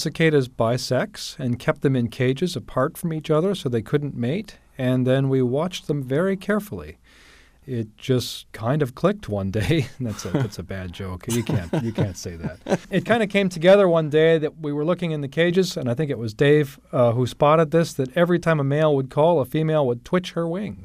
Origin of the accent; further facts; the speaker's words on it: Kansas City, Missouri, United States; Well, I grew up in Kansas City, and we had an awful lot of cicadas there every summer.